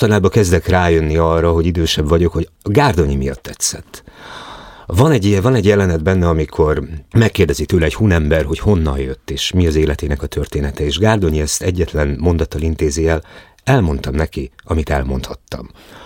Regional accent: Hungary; egyrészt mert magyar vagyok, és szeretem a történelmet

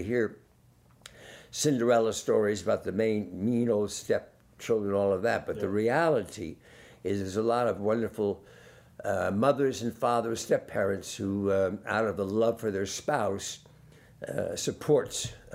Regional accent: New Brunswick, New Jersey, United States; born there; And so I was born in New Brunswick, New Jersey, 1944.

